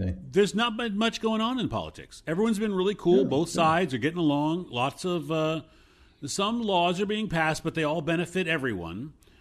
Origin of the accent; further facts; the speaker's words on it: New York, United States; accent: New York; I don't know. It's my New York accent.